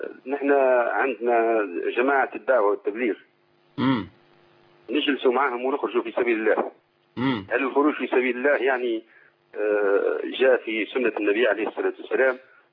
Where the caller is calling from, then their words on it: Tunisia; الشيخ أنا من تونس.